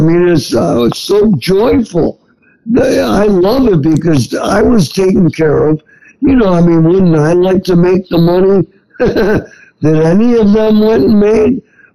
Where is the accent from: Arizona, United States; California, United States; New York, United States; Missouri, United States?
New York, United States; now in Florida, United States; You know, people accuse me, because I'm from New York State, of moving here because it's political.